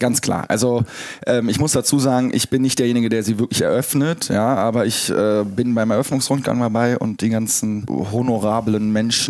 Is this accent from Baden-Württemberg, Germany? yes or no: no; Bonn, North Rhine-Westphalia, Germany; Ich bin Bonner, also ich bin tatsächlich Rheinländer.